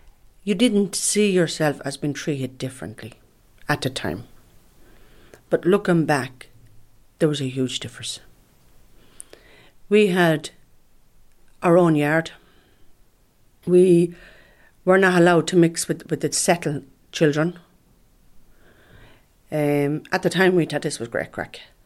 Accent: Ireland; I'm an Irish traveller woman. I'm 54 years of age.

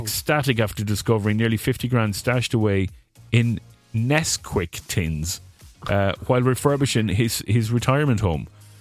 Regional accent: Ireland; Irish inventions, everybody. We've invented quite a lot of stuff. Up in my hometown, some lad from up my neck of the woods invented the guided torpedo for submarines.

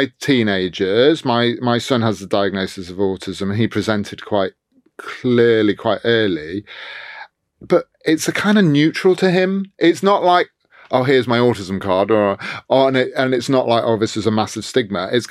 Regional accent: Newark-on-Trent, East Midlands, United Kingdom; my hometown has finally got a Waterstones. I think we were like the 600th Waterstones or something, like within the last year. It never had a bookshop when I was growing up, Newark-on-Trent in Nottinghamshire.

